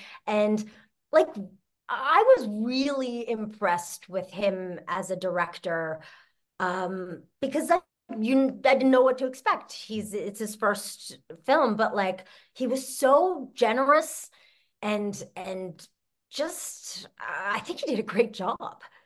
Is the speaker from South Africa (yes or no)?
no; Canada; I'm Canadian, too.